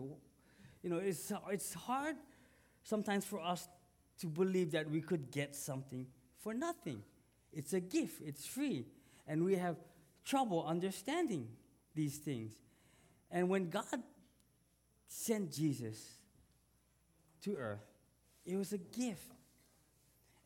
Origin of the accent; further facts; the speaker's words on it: Hawaii, United States; I'm from Hawaii, and I shared aloha.